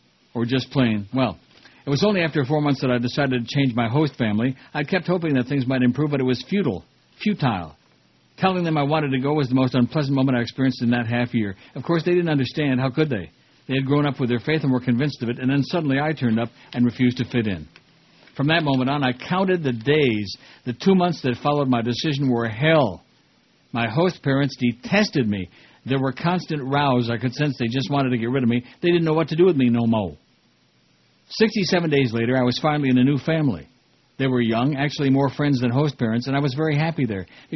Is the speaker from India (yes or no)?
no; Poland; They wanted me to help them set up a fundamentalist Baptist church in my home country of Poland.